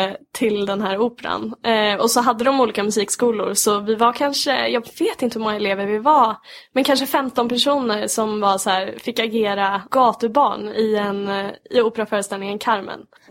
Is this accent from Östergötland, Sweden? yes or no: no; Sollentuna, Stockholm County, Sweden; born or raised there